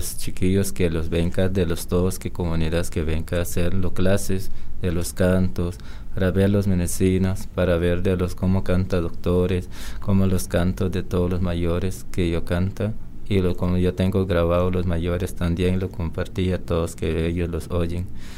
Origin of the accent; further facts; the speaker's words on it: Alto Chirripó, Cartago, Costa Rica; me crecí en Alto Chirripó, se llama Jamó. Ahí me nací, lo mismo ese lugar. Todos mis abuelos, mis abuelas nacieron ahí.